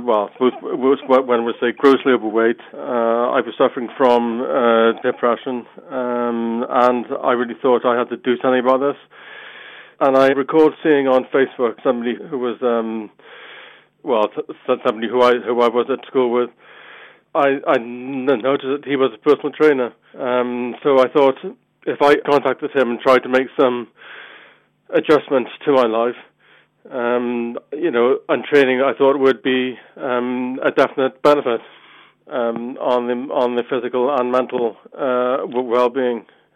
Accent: Cardiff, Wales, United Kingdom; I'm 35 from Cardiff.

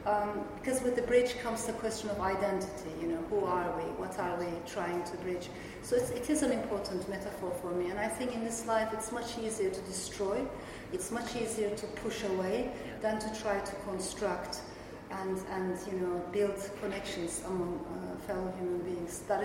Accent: Turkey; maybe because I come from Turkey, and Turkey is always seen as this bridge culture.

